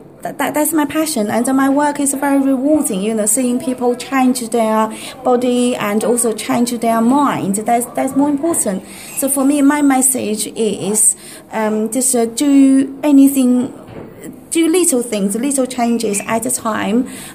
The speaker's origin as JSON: {"language": "English", "country": "China", "second_language": "English", "moved": "as an adult", "lives_now": "United Kingdom", "said": "Originally, I'm from China, but that was about 17 years ago."}